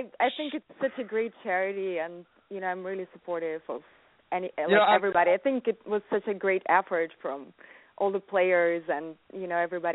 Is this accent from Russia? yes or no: yes; Russia; I grew up in Russia, so I grew up around this kind of tough, you know, sports.